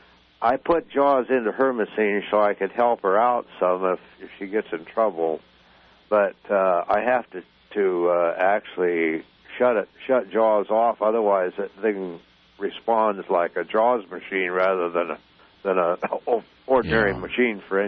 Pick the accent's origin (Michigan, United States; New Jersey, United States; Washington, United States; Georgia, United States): Washington, United States; Whidbey Island; I grew up on Whidbey Island, just north of Seattle.